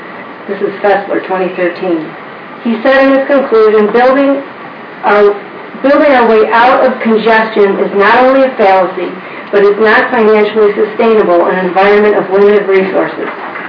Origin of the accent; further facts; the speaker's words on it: Illinois, United States; I grew up in Lake County. I love it there, but I'm feeling that it is squeezing us out.